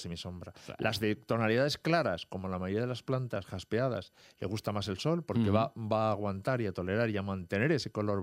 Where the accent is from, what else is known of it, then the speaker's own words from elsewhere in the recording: Extremadura, Spain; ¿En mi pueblo, en Extremadura?